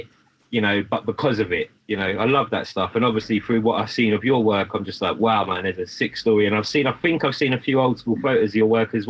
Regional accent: London, United Kingdom; born there; I was born in London. Growing up with my mum being Irish, there was this connection to Ireland

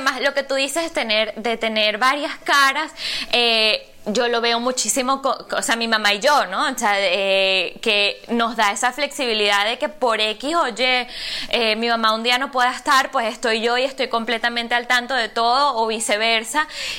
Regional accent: Venezuela; nosotros pues como venezolanos, que estás en una boda en Venezuela.

